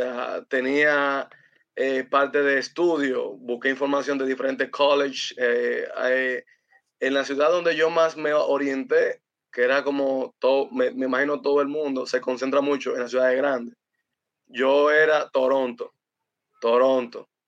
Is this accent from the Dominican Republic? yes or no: yes; Dominican Republic; Soy dominicano, vivo aquí en Santo Domingo